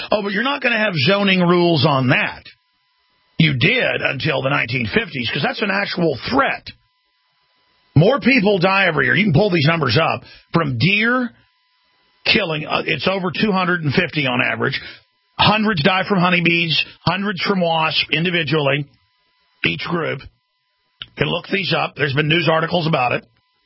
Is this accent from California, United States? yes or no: no; Dallas, Texas, United States; And growing up, I mean, I grew up in Dallas, where almost every year people were killed by tornadoes.